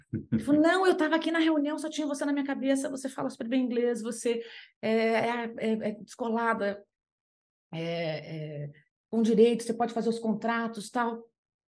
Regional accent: Curitiba, Paraná, Brazil; Eu sou de Curitiba, morava em Curitiba

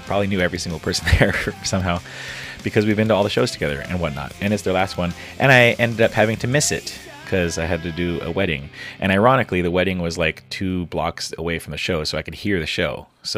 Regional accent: San Diego, California, United States; I would have also rather have seen them in San Diego, in my hometown, but that's okay.

